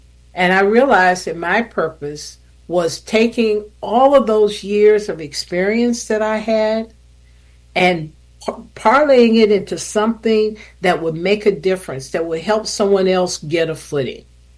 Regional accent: South Carolina, United States; Yes, I grew up in South Carolina. It's a small town, 5,000 people nestled in the foothills of the beautiful Blue Ridge Mountains.

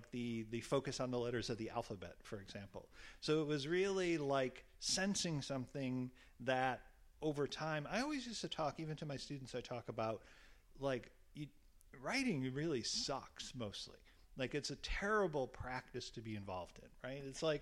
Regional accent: Buffalo, New York, United States; the racist massacre at Top Supermarket in Buffalo, my hometown.

